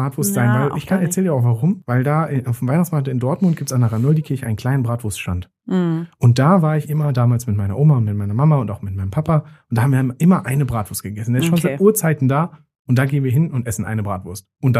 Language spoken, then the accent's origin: German; Italy; aber das muss ich auch sagen als Italiener.